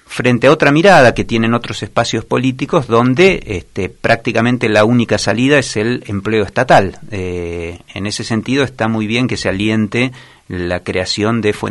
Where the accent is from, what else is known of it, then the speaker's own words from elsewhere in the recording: General Madariaga, Buenos Aires Province, Argentina; Yo soy nativo de Madariaga, así que viví toda mi vida en esta región.